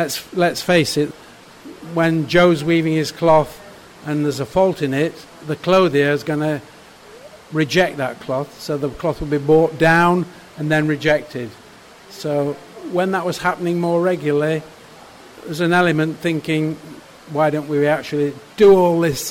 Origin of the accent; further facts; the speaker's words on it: Yorkshire and the Humber, United Kingdom; now in Stroud, United Kingdom; I'm a Yorkshireman. My family had a firm in Yorkshire.